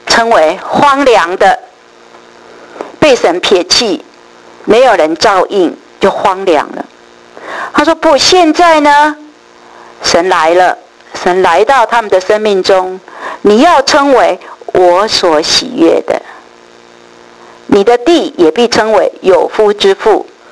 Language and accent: Chinese; Taiwan; 我在预备的时候就想到我们台湾人了